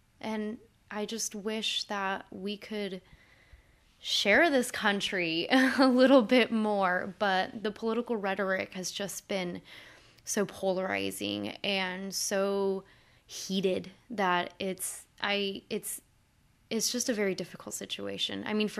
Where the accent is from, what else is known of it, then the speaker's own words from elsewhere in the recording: Mexico; I'm talking from the perspective of Mexico. I am from Mexico.